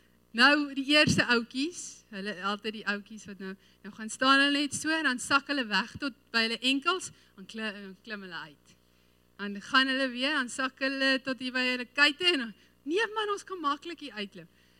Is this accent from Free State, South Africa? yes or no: yes; Free State, South Africa; Ek het groot geword in die Vrystaat en ons het op 'n plot gebly buite die dorp.